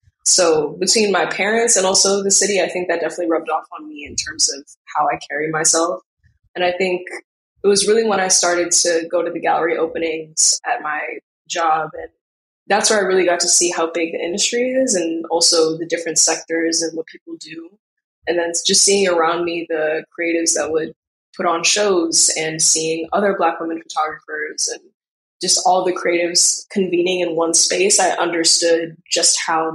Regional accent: New York City, New York, United States; When I was younger, I don't think I truly understood how big the city was.

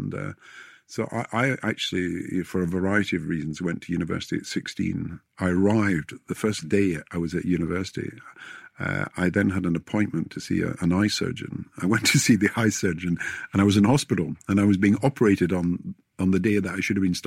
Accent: Kirkcaldy, Scotland, United Kingdom; I was growing up in Kirkcaldy, and I was playing football for the school

